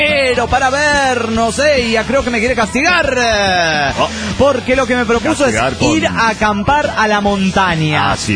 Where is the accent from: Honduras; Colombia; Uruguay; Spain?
Uruguay; Rivera; de Rivera, Uruguay.